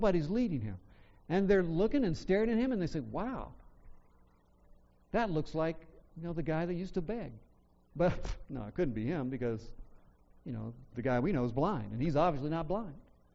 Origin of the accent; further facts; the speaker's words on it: Georgia, United States; now in California, United States; I grew up in the South, and, you know, in the South, in Georgia, people often, you know, sat on their porch